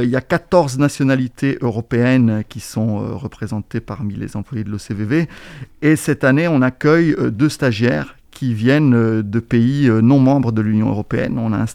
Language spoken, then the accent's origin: French; Belgium; now in France; Donc moi, je suis belgo-italien, mais j'ai grandi en Belgique et j'ai étudié en Belgique. J'ai travaillé 8 ans à la Commission européenne avant d'arriver à Angers.